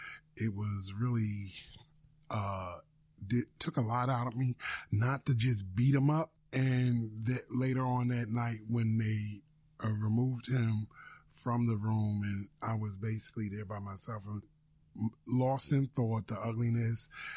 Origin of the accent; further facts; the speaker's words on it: Newark, New Jersey, United States; For whatever reason, the people in the southern region, because I was from Newark, people would try to pop stuff to start trouble.